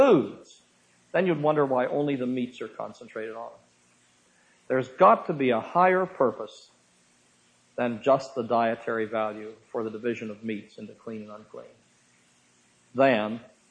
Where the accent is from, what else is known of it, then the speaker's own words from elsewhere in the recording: Pittsburgh, Pennsylvania, United States; But when I came out here from Pittsburgh, I had never seen them before that I knew of.